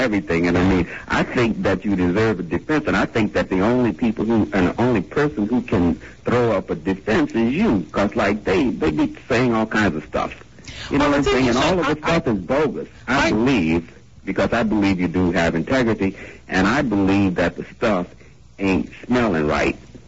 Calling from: Brooklyn, New York, United States; I'm calling from the Republic of Brooklyn.

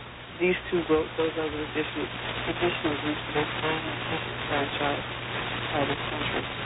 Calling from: Queens, New York, United States; I'm from Queens

